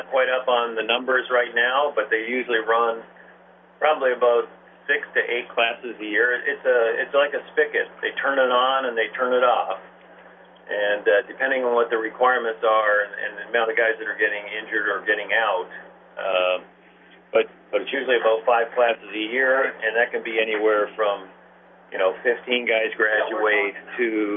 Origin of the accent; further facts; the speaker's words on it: Vero Beach, Florida, United States; I was raised here in Vero Beach, which is just north of Fort Pierce, and graduated high school here and everything.